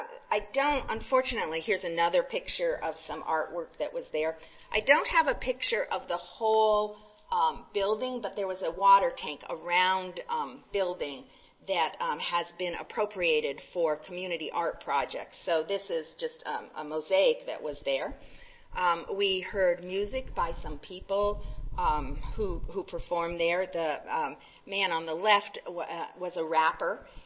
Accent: Houston, Texas, United States; I'm from Houston, and I know that we have some projects there

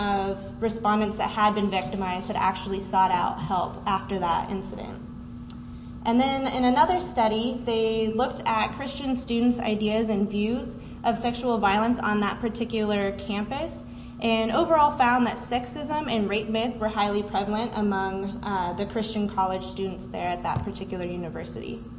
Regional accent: Salt Lake City, Utah, United States; I'm from Salt Lake City, Utah

